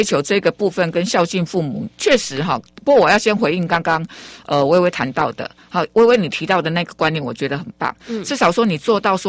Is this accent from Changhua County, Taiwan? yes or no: no; Chiayi, Chiayi City, Taiwan; 尤其是我来自于嘉义市哈，嘉义市。